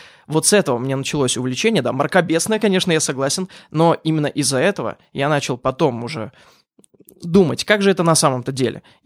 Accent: Ukraine; now in Moscow, Russia; Так, я родился в Украине

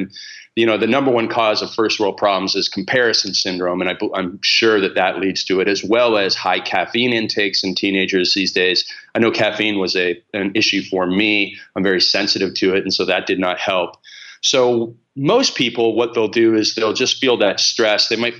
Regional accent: Stratford, Ontario, Canada; I'm from Canada. I grew up on a farm in Canada in a city called Stratford.

